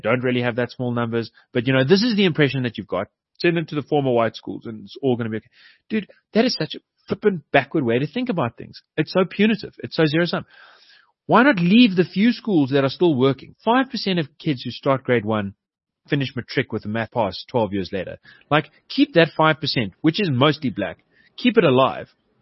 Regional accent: Yeovil, South West England, United Kingdom; I grew up in Yeovil. All of my neighbors were different races as a little kid.

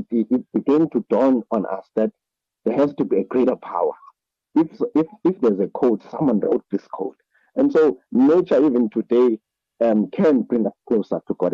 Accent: East London, Eastern Cape, South Africa; born there; I was born in East London. In East London, we have the sea next to us.

